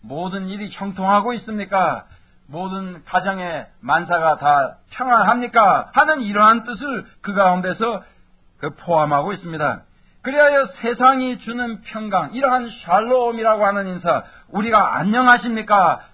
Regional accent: South Korea; 이것은 우리가 한국 사람으로서 참으로 그 정서가 비슷한 점을 봅니다.

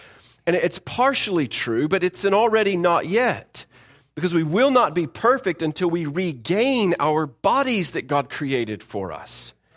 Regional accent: the South, United States; that status quo evangelical-like Christianity that we grow up with, particularly me growing up in the South.

